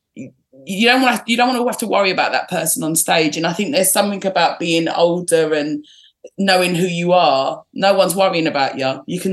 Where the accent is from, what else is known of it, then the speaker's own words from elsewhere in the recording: London, United Kingdom; I was born in Manor Park, E12, and then I'm in Forestgate. I've probably moved about half a mile up the road, but still, all my family live around here